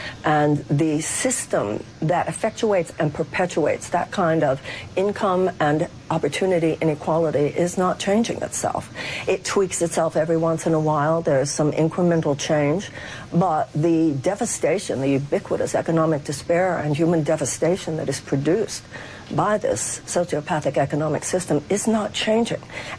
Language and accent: English; United States; I will do whatever I feel I can do as an American to make sure that the neo-fascist threat